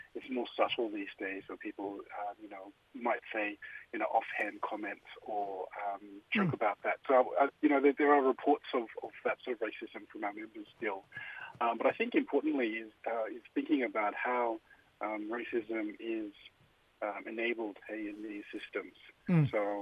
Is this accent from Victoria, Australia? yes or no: no; Thursday Island, Queensland, Australia; I grew up on Waibini on Thursday Island. My people are from the Eastern Islands there, Torres Strait. Miriam, Dorib, Erubam people of the East, and Wurundjeri people there of Cape York.